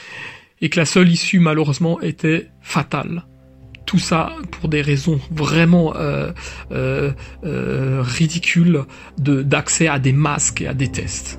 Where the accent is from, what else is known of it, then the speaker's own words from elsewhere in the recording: Grand Est, France; alors que chez nous, en Alsace, ça flambait directement